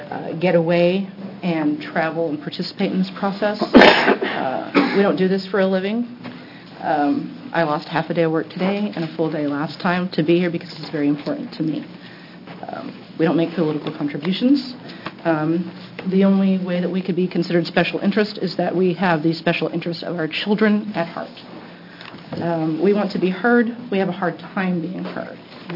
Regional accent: Eugene, Oregon, United States; I'm from Eugene, Oregon.

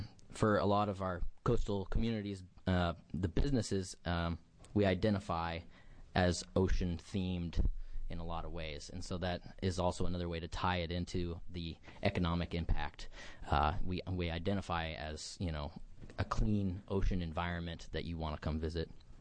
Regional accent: Coos Bay, Oregon, United States; I'm from Coos County, Coos Bay.

